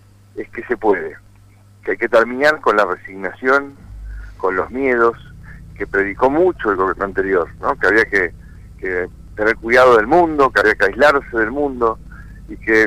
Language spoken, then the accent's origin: Spanish; Argentina; hay que creer en lo que somos nosotros los argentinos